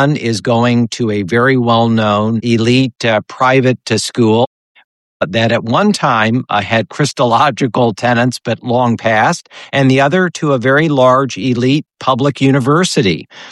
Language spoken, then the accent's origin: English; Fort Wayne, Indiana, United States; And even though I had been educated in public schools in Fort Wayne, Indiana, my hometown, I never really experienced enormous challenges to my faith or to my worldview.